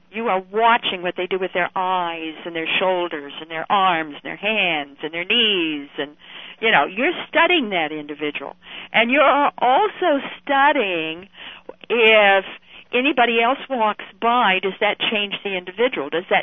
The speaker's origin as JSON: {"language": "English", "town": "Twin Falls", "region": "Idaho", "country": "United States", "said": "I come from Twin Falls, Idaho. I'm a Westerner by birth. So we would go in the dime stores in Twin Falls, Idaho."}